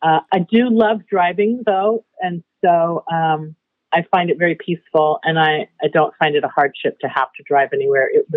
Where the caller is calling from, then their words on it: Port Ludlow, Washington, United States; also born or lived in Philadelphia; I'm calling you from Port Ludlow, Washington, where I've been living for about 9 months. We moved here in August